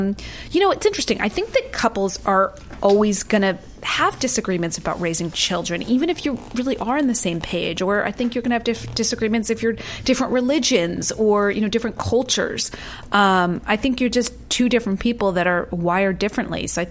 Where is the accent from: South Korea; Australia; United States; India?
United States; East Coast; I'm from the East Coast, and he's a West Coast surfer.